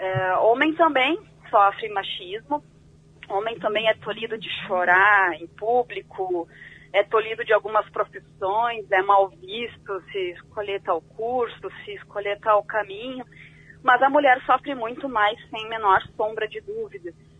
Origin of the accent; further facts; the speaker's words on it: Porto Alegre, Rio Grande do Sul, Brazil; Eu nasci e me criei em Porto Alegre